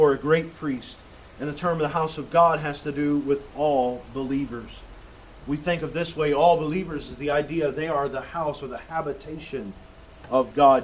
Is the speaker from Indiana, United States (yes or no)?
yes; Indiana, United States; They attend the church I grew up in Indiana, and glad to have you guys.